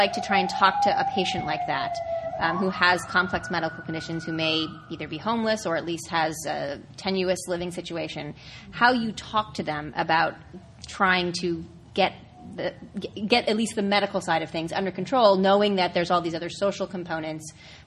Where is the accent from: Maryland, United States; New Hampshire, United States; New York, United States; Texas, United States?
New Hampshire, United States; and I'm from New Hampshire, but pull yourself up by your bootstraps